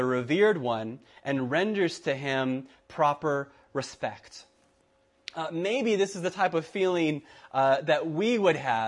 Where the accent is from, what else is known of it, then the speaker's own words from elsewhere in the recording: California, United States; I come from California. I come from Southern California.